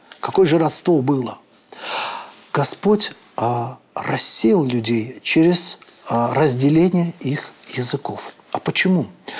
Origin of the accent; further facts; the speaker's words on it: Azerbaijan; я по рождению азербайджанец.